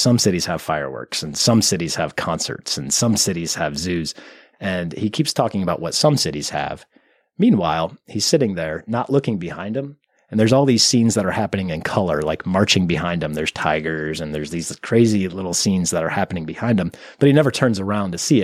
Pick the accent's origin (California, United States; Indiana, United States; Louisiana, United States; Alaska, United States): Indiana, United States; South Bend; I'm born and raised in South Bend. So it's really a great honor to serve my city in this fashion.